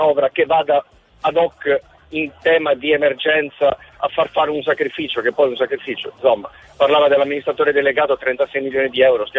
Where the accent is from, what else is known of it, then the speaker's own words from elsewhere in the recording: Piazza Armerina, Sicily, Italy; Piazza Armerina